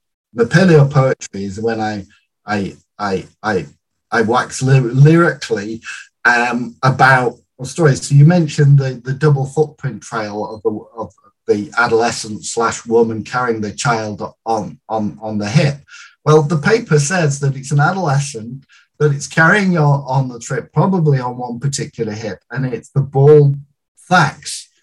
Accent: United Kingdom; I'm British through and through

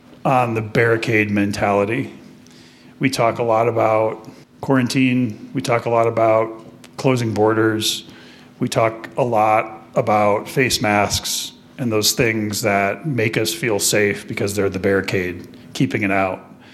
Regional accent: Milwaukee, Wisconsin, United States; Dr. Blake previously earned a PhD in neuropharmacology from Marquette University in Milwaukee, my hometown, before entering medical school.

